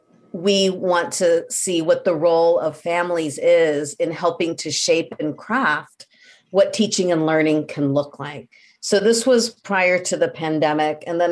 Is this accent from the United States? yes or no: yes; Midwest, United States; And we're both from the Midwest, and we found that out